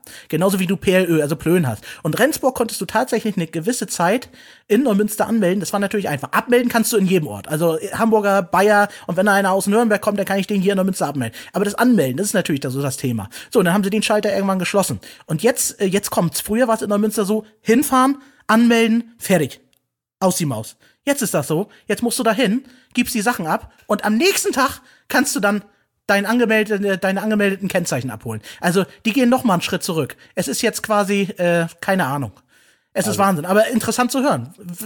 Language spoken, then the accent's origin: German; Turkey; Ich bin Türke.